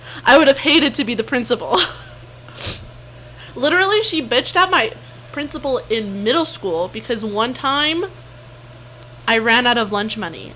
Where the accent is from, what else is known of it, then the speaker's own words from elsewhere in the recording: West Valley, Utah, United States; born there; also born or lived in South Jordan; Because, you know, I lived in South Jordan while I went to school in West Valley. Because I was born in West Valley.